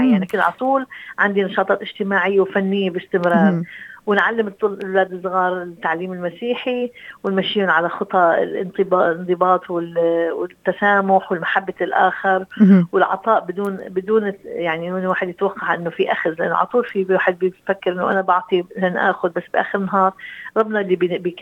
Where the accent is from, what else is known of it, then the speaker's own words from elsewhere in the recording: Damascus, Damascus Governorate, Syria; أنا طبيبة من سوريا بالأصل، من دمشق. ربيت بعائلة 9 أشخاص، 7 أطفال وأب وأم.